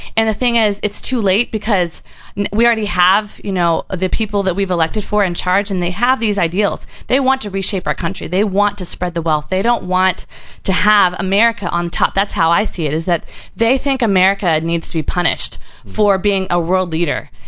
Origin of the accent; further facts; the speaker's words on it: Texas, United States; you know, I'm from Texas, and Bush spoke at my graduation